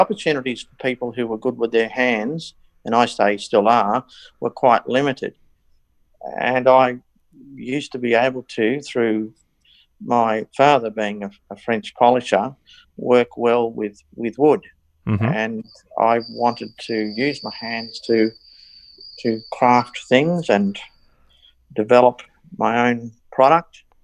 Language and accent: English; Kurri Kurri, New South Wales, Australia; moved away as an adult; now in Victoria, Australia; I came from the Hunter Valley, the coal fields there at Curry Curry, where I was born in 1963. And then through wanting work, I moved to Victoria.